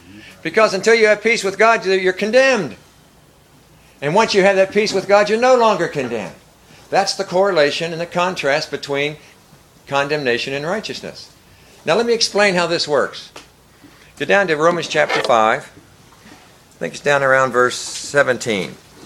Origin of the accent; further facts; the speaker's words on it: United States; born there; I was born in the United States.